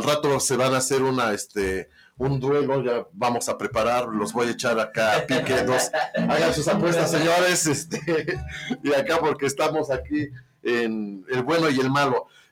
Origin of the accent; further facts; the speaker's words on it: Tlaxcala, Mexico; y sí, yo digo con mucho orgullo, soy de Tlaxcala, ¿no?